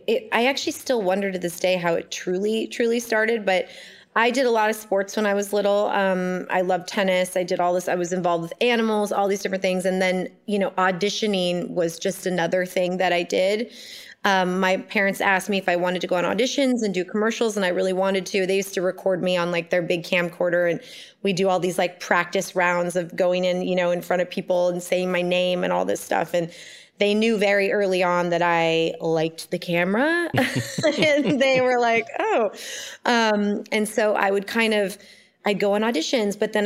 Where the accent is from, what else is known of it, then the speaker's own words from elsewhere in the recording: Ojai, California, United States; born there; I was born in Ojai, California.